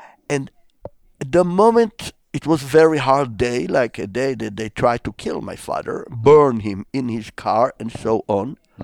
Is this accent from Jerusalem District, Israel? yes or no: yes; Jerusalem, Jerusalem District, Israel; English is a second language; I was grown in Jerusalem. I was born in Jerusalem. More than 71 years ago, and to a father, mother, which were already Jewish believers from Bulgaria.